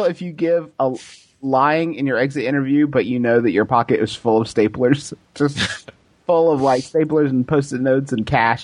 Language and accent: English; Scotland, United Kingdom; So I'm 19 and from Scotland.